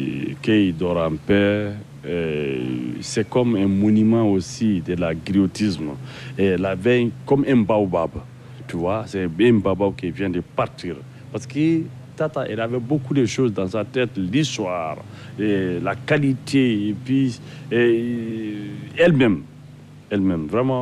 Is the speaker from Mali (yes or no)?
yes; Garana, Mali; French is a second language; je suis allé dans mon village, il y a un fleuve Niger qui passe chez nous, à Garana.